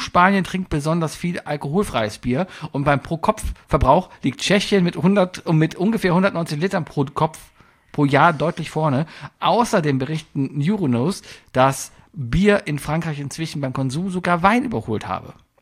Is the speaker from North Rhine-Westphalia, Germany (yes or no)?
yes; Cologne, North Rhine-Westphalia, Germany; Ja, aber ich bin Kölner Stadtkind.